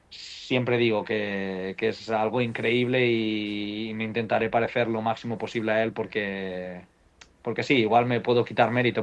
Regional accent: Spain; como español simplemente puedo decir que todos los españoles hemos tenido una suerte increíble

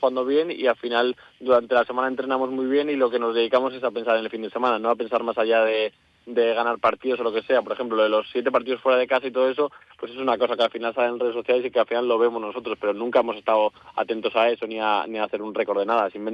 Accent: Madrid, Community of Madrid, Spain; Pues la verdad que siendo madrileño

